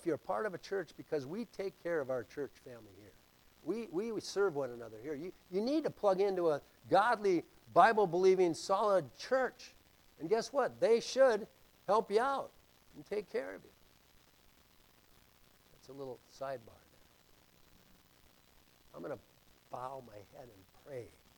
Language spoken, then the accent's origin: English; Brooklyn Center, Minnesota, United States; And I grew up in Brooklyn Center.